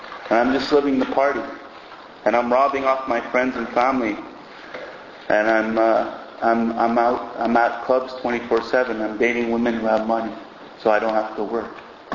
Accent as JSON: {"language": "English", "town": "Verdun", "region": "Quebec", "country": "Canada", "said": "You know, I come from Verdun where half the people are in AA and the other half should be."}